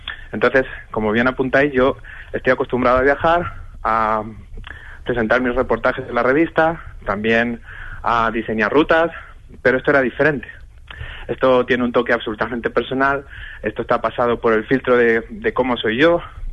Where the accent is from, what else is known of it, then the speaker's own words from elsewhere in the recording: Toledo, Castilla-La Mancha, Spain; bueno, es mi tierra, por supuesto, yo soy toledano